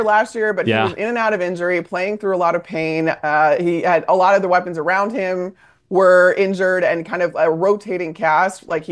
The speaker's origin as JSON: {"language": "English", "town": "Chicago", "region": "Illinois", "country": "United States", "tie": "born or raised there", "said": "But I grew up in Chicago too, Grody."}